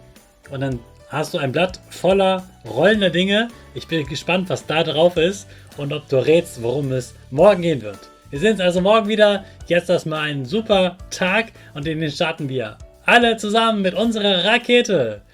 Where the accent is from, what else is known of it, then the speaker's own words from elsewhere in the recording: Hannover, Lower Saxony, Germany; war für mich so etwas ganz, ganz Großes in meiner Jugend, dass eine ganz große Weltausstellung in meiner Heimatstadt Hannover war.